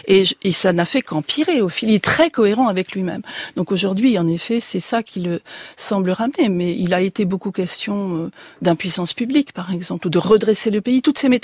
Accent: south of France, France; Je suis originaire du Sud.

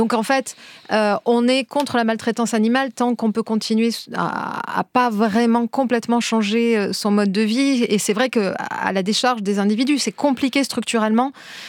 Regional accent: Pyrenees, France; Entre les brebis que je voyais paître, moi je suis des Pyrénées

